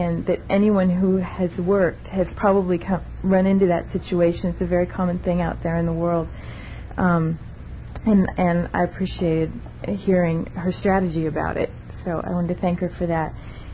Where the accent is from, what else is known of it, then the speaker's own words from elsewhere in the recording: Menlo Park, California, United States; I'm from from Menlo Park, California